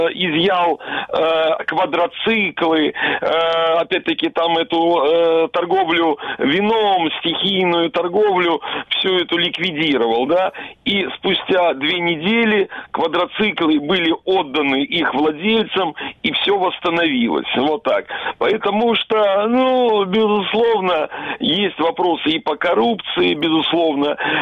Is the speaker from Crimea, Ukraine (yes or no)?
yes; Yalta, Crimea, Ukraine; вы из Киева, я из Ялты